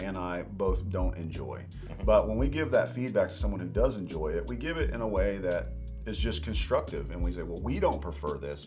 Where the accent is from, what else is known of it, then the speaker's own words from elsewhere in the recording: Midwest, United States; I grew up in the Midwest, in corn country.